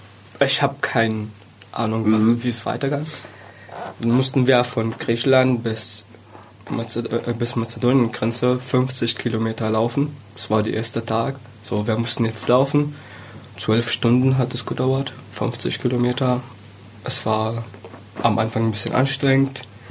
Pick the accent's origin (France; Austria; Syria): Syria; Also ich bin nicht Syrer, ich bin Palästinenser, aber in Syrien geboren und gelebt. Wir haben ganz genau wie Syrer gelebt, aber wir haben einen anderen Pass, einen anderen Personalausweis.